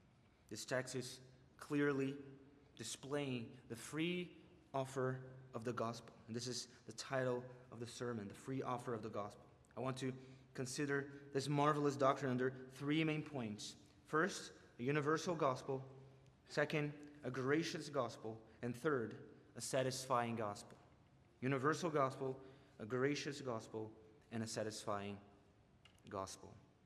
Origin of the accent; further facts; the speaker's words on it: Brazil; English is a second language; As I already told you, I was born and raised in Brazil, a country in South America.